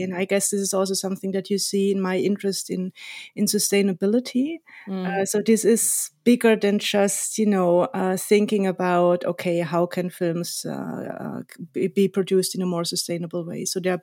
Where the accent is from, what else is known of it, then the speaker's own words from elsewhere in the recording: South Germany, Germany; So I grew up in the south of Germany.